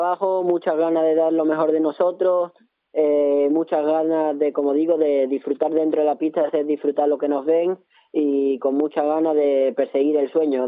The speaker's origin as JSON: {"language": "Spanish", "town": "Seville", "region": "Andalusia", "country": "Spain", "said": "en Sevilla, en Alcalá, en el que los dos somos sevillanos"}